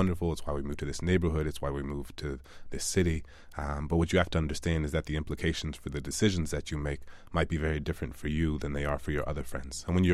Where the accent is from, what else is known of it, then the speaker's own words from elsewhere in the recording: New Orleans, Louisiana, United States; I grew up in New Orleans, Louisiana, and there was a camp that took public school students from the school into the woods for like 3 days